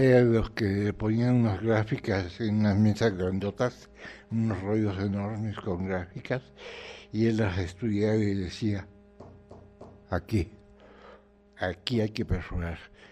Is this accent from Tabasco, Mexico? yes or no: yes; Tabasco, Mexico; mi mamá, que es tabasqueña, y se casaron. Y por lo tanto yo soy ruso tabasqueño, o tabasqueño ruso, mexicano